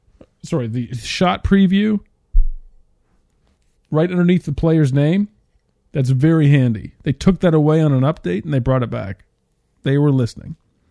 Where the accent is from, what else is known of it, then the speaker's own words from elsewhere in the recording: Canada; I watched growing up in Canada, there was one of these, you know, educational videos